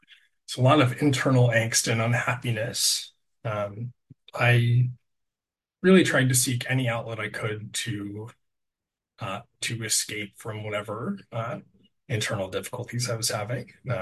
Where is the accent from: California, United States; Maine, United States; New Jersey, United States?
California, United States; Los Angeles; also born or lived in New York City; I was born in New York City. I grew up in Los Angeles.